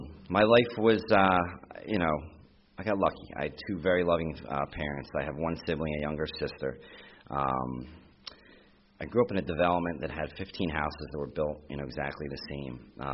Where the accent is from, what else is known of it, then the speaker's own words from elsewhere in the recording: Bristol, Pennsylvania, United States; I am from Bristol, Pennsylvania.